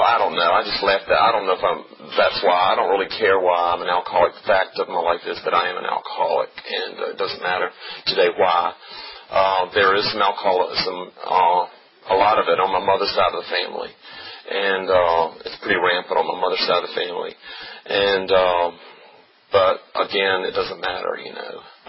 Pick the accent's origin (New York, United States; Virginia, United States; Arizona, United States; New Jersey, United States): Virginia, United States; Cumberland; also born or lived in Farmville; And I was born in Farmville, and I grew up on the outskirts of Farmville in Cumberland County, in the town of Cumberland